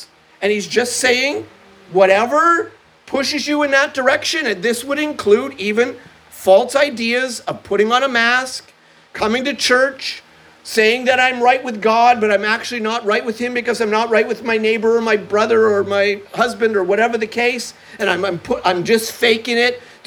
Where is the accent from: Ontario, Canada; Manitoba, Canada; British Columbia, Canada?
Ontario, Canada; Muskoka; You can tell I'm from Muskoka.